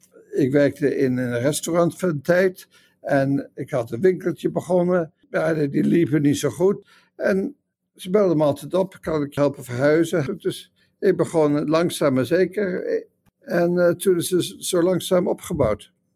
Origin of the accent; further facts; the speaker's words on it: Netherlands; moved away; Want ik kwam uit Nederland.